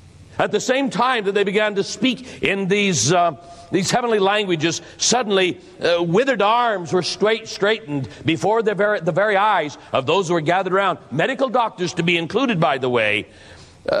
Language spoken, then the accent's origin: English; Boise, Idaho, United States; I brought a newspaper from my hometown, Boise, Idaho.